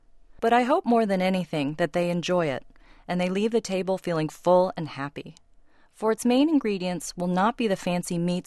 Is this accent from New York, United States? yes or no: no; South Carolina, United States; I grew up in South Carolina in the 1970s and 80s, amid a sea of tow-headed children. There wasn't a whole lot of Chinese-ness around us, but the one big exception was our kitchen.